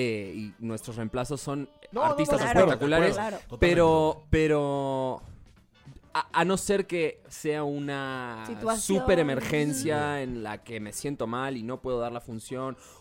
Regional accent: Argentina; yo soy argentino, yo no soy mexicano

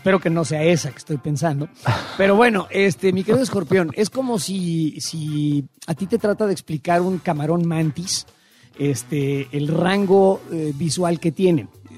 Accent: Mexico; como mexicanos

